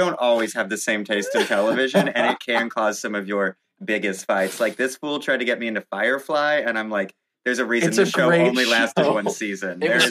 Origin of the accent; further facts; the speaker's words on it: Kansas City, Missouri, United States; And I'm like, "Hi, Larry from Green Bay. … from Kansas City and I'm going to bed."